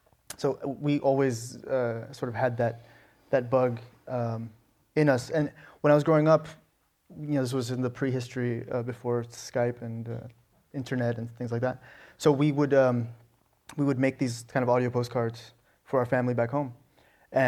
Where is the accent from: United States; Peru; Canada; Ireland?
United States; Alabama; I did. I grew up in Alabama. And actually, we started listening to my introduction to NPR was based on my father hearing our budding Southern accents and being horrified.